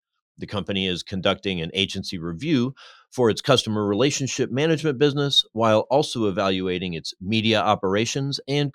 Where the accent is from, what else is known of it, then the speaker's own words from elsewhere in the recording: Iowa, United States; I mean, I grew up in Iowa and agricultural waste is a serious thing.